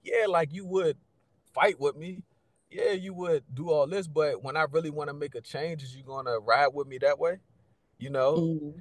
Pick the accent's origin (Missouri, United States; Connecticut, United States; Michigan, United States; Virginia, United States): Virginia, United States; Newport News; I'm from Newport News, Virginia.